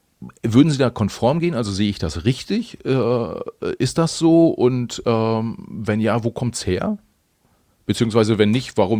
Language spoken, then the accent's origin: German; Mecklenburg-Vorpommern, Germany; now in Hamburg, Germany; so ich als Mecklenburger, der aktuell in Hamburg lebt, schaue drauf